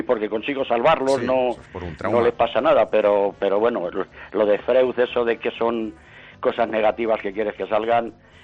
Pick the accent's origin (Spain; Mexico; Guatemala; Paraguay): Spain; Castilla-La Mancha; soy un manchego a 10 kilómetros de la Roda.